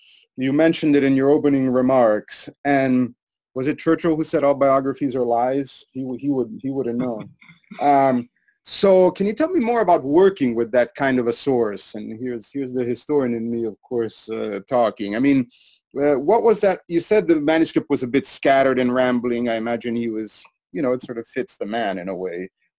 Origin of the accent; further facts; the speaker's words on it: Italy; And I remember growing up in Italy